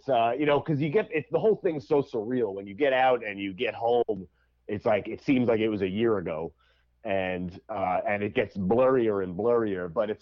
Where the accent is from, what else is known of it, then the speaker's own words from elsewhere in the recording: Long Island, New York, United States; You know, I'm from Long Island.